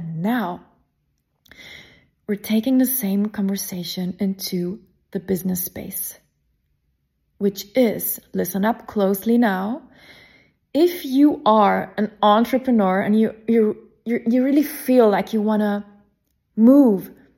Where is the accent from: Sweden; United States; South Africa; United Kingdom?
Sweden; English is a second language; I grew up in Sweden.